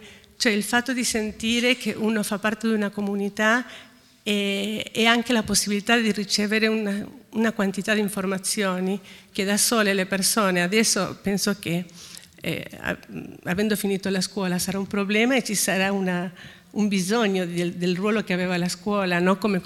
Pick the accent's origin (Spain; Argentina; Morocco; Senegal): Argentina; Però vengo dall'Argentina